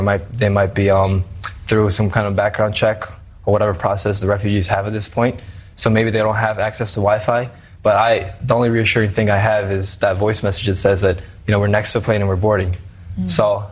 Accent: Kabul, Afghanistan; moved away as an adult; now in United States; 17 years, born and raised.

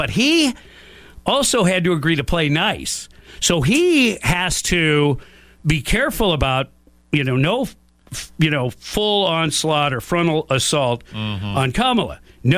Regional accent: Detroit, Michigan, United States; I'm from Detroit, even though I've been here longer than you.

